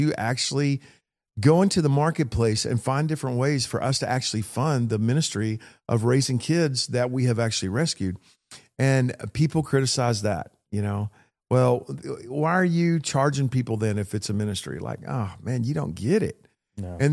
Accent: Texas, United States; I'm from Texas, man. I'm not from France.

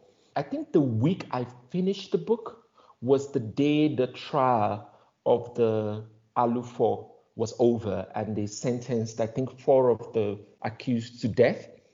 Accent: Nigeria; Not the psychology background, not the fact that I'm Nigerian, but the fact that I'm a screenwriter.

